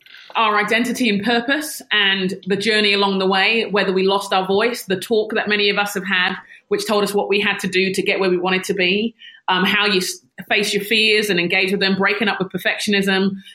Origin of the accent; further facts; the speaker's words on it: United Kingdom; I would say I am a Brit. I'm a Nigerian Brit.